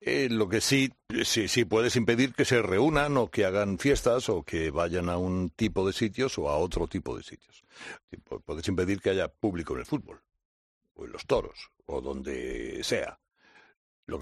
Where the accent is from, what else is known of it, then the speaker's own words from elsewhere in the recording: Barcelona, Catalonia, Spain; Yo vivía en Barcelona, ¿sí?, de chico. Y cuando yo era chico, en Barcelona no tenía equipo de básquet